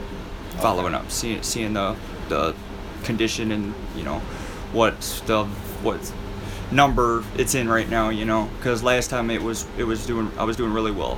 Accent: Detroit, Michigan, United States; I'm 37 years old. I'm from Detroit, Michigan.

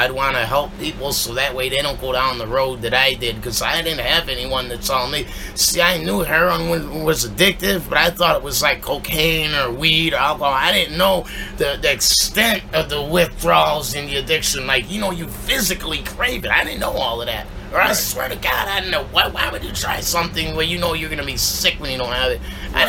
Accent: Chicago, Illinois, United States; I was born here in Chicago at the old Cook County Hospital. I've lived in Chicago my whole life.

